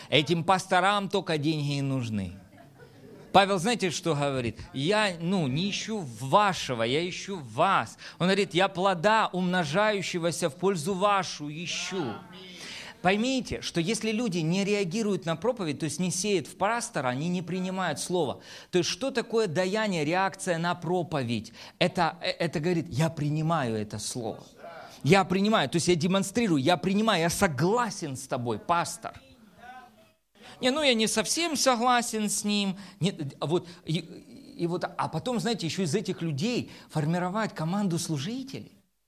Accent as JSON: {"language": "Russian", "region": "Donetsk Oblast", "country": "Ukraine", "said": "я сам тоже из Донецкой области."}